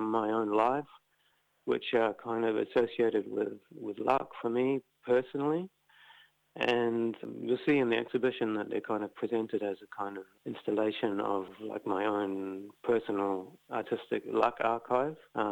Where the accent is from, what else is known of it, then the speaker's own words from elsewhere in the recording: New Zealand; kind of as a New Zealander, bringing artists together from both sides of the world